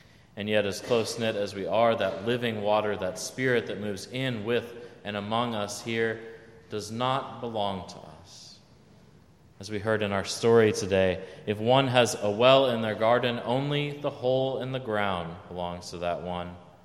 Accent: Texas, United States; I grew up in Texas. I'm used to droughts.

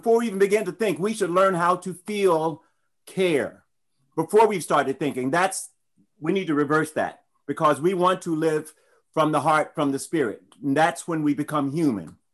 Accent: Tennessee, United States; I grew up in the South. It is. I grew up in Tennessee.

